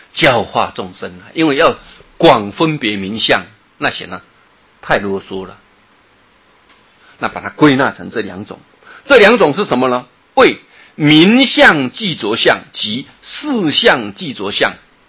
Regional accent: Taiwan; 我们台湾人有台湾人的习气，外国人有外国人的他们的认为啊

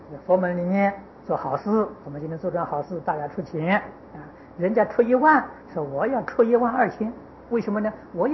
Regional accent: China; 那个桃李天竺，我们中国人讲玉皇大帝 常常啊跟阿修罗打仗啊

